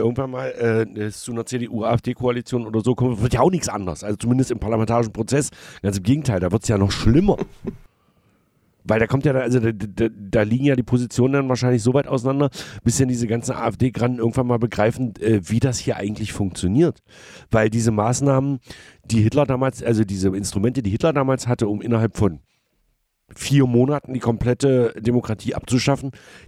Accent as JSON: {"language": "German", "region": "Saxony-Anhalt", "country": "Germany", "tie": "born or raised there", "said": "hier in Sachsen-Anhalt, ich gehe jetzt nicht, weil es jetzt mein Heimatland ist"}